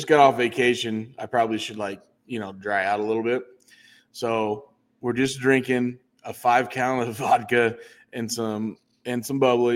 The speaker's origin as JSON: {"language": "English", "region": "Midwest", "country": "United States", "said": "You know, we're from the Midwest, obviously"}